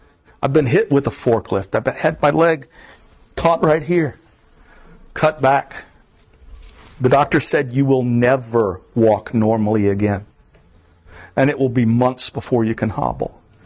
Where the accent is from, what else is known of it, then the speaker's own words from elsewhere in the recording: Florida, United States; I grew up in the Everglades. I'm a swamp rat.